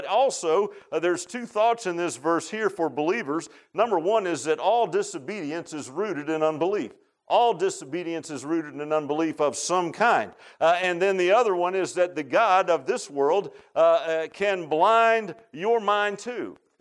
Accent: Virginia Beach, Virginia, United States; I grew up in Virginia Beach, so didn't look all mountainy, you know.

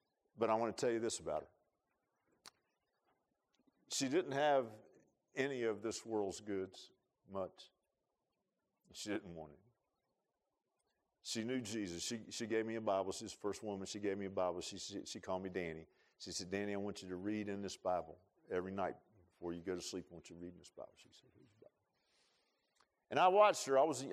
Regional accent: Virginia Beach, Virginia, United States; I grew up in Virginia Beach in the middle class, upper middle class

